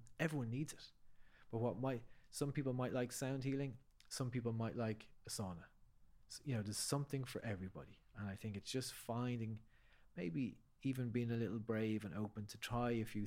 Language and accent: English; Ireland; also born or lived in United States; always kind of either, that's the Irish fella when I was in America, or that's the American fella when I came back from Ireland.